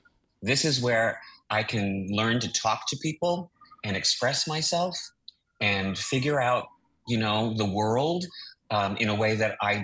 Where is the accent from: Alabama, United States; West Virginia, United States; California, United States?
California, United States; San Francisco; Born and raised in the Richmond.